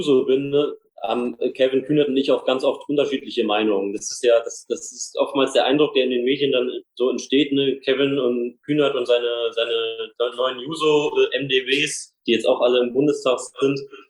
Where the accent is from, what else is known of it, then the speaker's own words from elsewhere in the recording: Hesse, Germany; Also ich bin 28 Jahre alt, war auch lange Zeit Kreisvorsitzender der Jusos, mein Kinzig-Kreis, meiner Heimat.